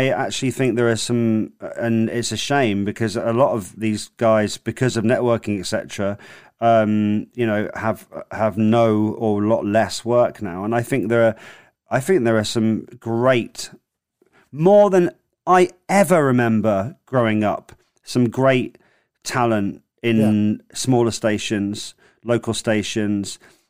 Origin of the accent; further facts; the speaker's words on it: Southampton, South East England, United Kingdom; So I'm from Southampton. So I did Power FM in Southampton.